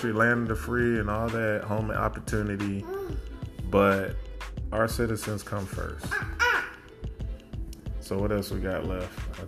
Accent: United States; it's very frustrating as an American, especially as a veteran.

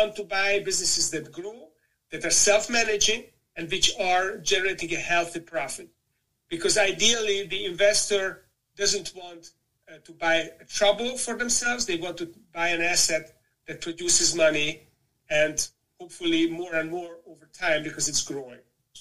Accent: Budapest, Hungary; English is a second language; moved away as an adult; also born or lived in Greece / Netherlands / United Kingdom; my home town of Budapest in Hungary.

